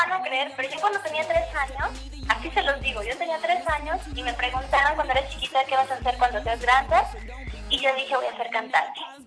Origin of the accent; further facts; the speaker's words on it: Mexico; soy yo como mexicana, ¿no? Como latina